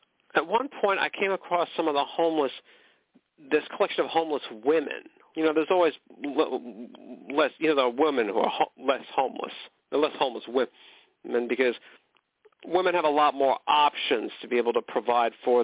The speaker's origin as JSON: {"language": "English", "country": "United States", "said": "They could hear from my accent that I was from there."}